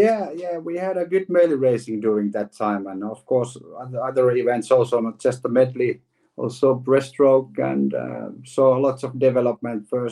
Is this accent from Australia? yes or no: no; Finland; Well, probably you're right. Probably right. Yeah, we have that ice hockey is the most popular sport in Finland